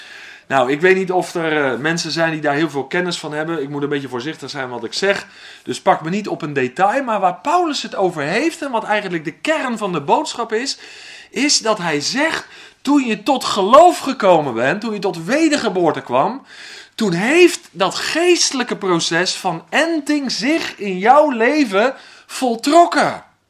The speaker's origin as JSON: {"language": "Dutch", "region": "South Holland", "country": "Netherlands", "tie": "born or raised there", "said": "nu ben ik geboren en getogen in het Westland. Sommigen van jullie weten dat. En dat staat bekend vanwege de glastuinbouw."}